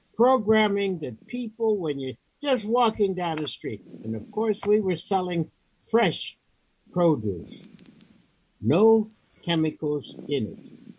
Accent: Pennsylvania, United States; I grew up working class, like people never understood. People only have a word for that. I grew up in Western Pennsylvania, small steel coal town.

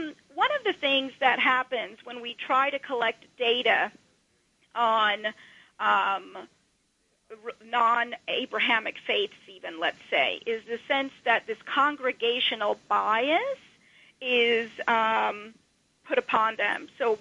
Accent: Georgia, United States; now in New Jersey, United States; Yeah, I when I grew up in Georgia, you couldn't buy alcohol on Sundays, and now it has changed somewhat. But, you know, I'm in northern Jersey, and in Bergen County

